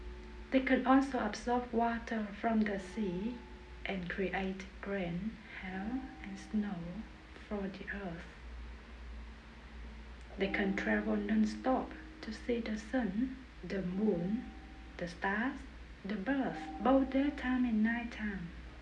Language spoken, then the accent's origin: English; Vietnam; English is a second language; now in London, United Kingdom; I'm from Vietnam. I came to the UK alone and live in London more than 10 years.